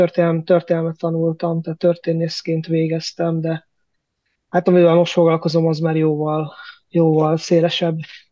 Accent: Kecskemét, Bács-Kiskun, Hungary; born there; egy ilyen középosztályban, egy családban, értelmiség szülők születtem vidéken, Kecskeméten, anyukám pedagógus, drámapedagógus

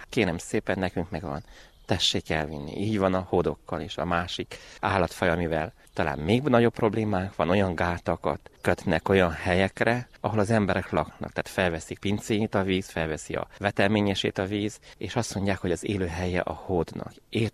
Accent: Verebes, Romania; Én 42 évvel itt nőttem fel, ismerek mindenkit, mind községszinten, mind Verebesen.

